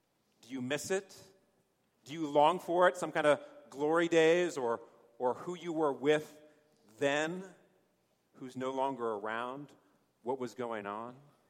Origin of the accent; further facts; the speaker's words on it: Boulder, Colorado, United States; I kind of thought moving back to Boulder, to my hometown, was kind of like moving to the promised land